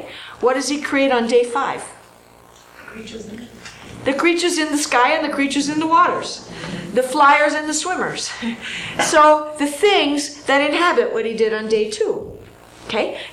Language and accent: English; Ohio, United States; I grew up in Ohio where we had real fall and real winter